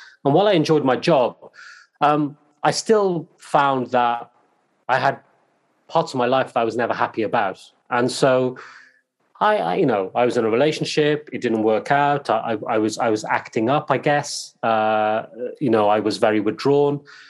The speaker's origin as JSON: {"language": "English", "town": "Cardiff", "region": "Wales", "country": "United Kingdom", "tie": "born or raised there", "said": "I'm born and bred in Wales, in Cardiff. I'm actually in Cardiff right now. Thought I'd come home and spend some time with my mum."}